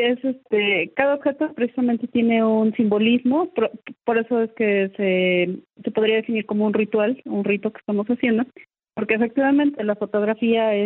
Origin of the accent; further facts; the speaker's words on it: Mexico; Digo, estos son días de gran importancia para todos nosotros como mexicanos.